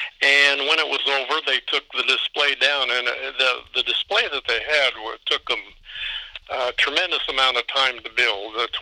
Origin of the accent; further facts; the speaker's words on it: Ipava, Illinois, United States; All I know about Camp Ellis is that I grew up in Ipava